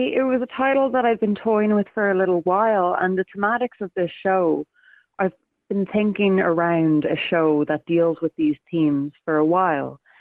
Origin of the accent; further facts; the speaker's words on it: Ireland; And especially as Irish people, we all have such a strong connection to our land.